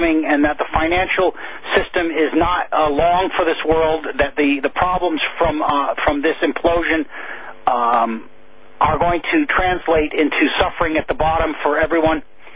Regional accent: United States; In a town like my hometown in the United States, with about 15,000 to 17,000 people, there are 30 policemen on the force.

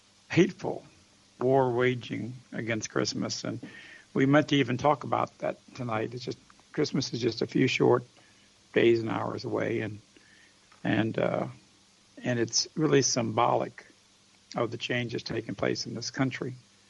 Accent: the South, United States; I grew up in nature, and I grew up in the Southland, and I love the traditions and the heritage of the South.

